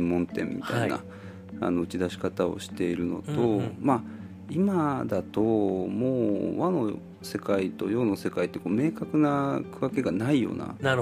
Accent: Kyoto, Japan; also born or lived in Tokyo; 京都が出身なんです。

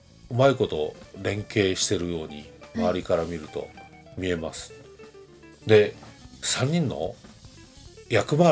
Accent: Kyoto, Japan; それが京都の良さだって言ってもらえたら、なんか京都人としては嬉しいよ。

